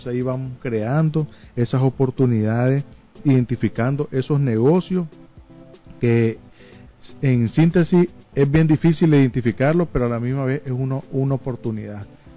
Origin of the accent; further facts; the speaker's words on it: Nicaragua; esa calidad y ese carisma que nos caracteriza como nicaragüense